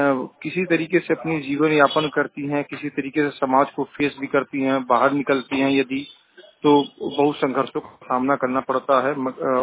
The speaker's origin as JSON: {"language": "Hindi", "town": "Varanasi", "region": "Uttar Pradesh", "country": "India", "said": "मैं वाराणसी से हूँ"}